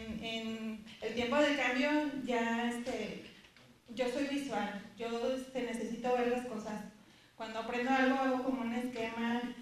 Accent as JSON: {"language": "Spanish", "region": "California", "country": "United States", "said": "Soy del Distrito 20, del área 6, del norte de California."}